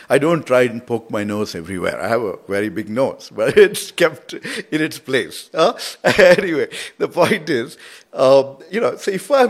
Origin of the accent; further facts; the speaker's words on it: Bengaluru, Karnataka, India; when I was a kid growing up in Bengaluru North in Maleshwaram, we used to play cricket in the local fields.